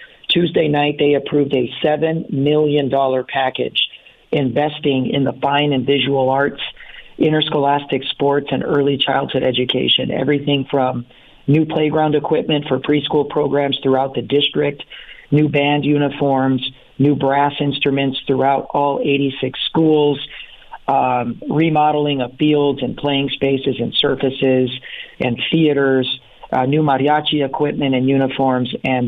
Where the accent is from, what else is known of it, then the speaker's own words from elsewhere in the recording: Phoenix, Arizona, United States; That's my hometown team, and I'm a diehard Suns fan since 5 years old. Remember going to the old Purple Palace on McDowell there at 19th Avenue and McDowell to watch the Suns with my dad.